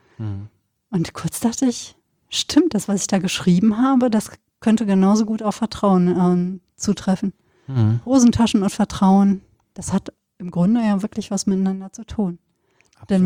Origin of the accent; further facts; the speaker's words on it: North Rhine-Westphalia, Germany; Ich bin im Sauerland groß geworden, Westfalen.